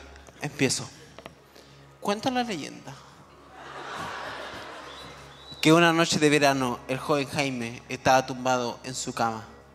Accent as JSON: {"language": "Spanish", "town": "Vicuña", "region": "Coquimbo", "country": "Chile", "said": "Tú sabes que yo soy de Vicuña y te traje una historia típica de Vicuña"}